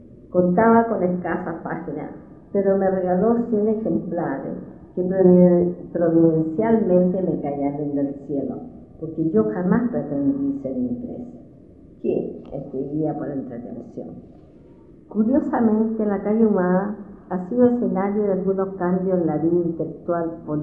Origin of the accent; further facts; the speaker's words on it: Valparaíso, Chile; Y como porteña me fascinaba su arquitectura